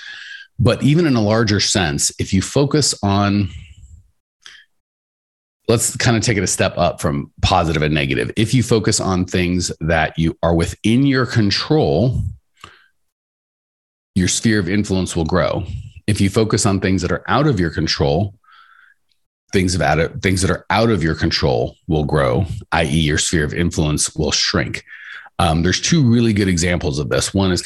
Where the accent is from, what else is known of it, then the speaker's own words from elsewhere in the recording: United States; I've been born and raised in the United States, and I assumed prisons elsewhere probably weren't great.